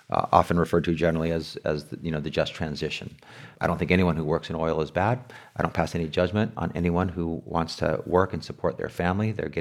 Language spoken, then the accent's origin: English; La Paz, California, United States; my parent, I grew up in La Paz in the headquarters of United Farm Workers of America.